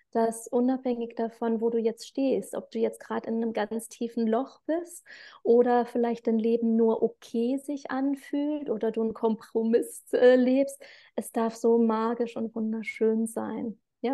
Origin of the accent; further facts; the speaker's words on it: Rhineland, Germany; Vielleicht für diejenigen, die es wichtig finden, woher komme ich? Ursprünglich aus dem Rheinland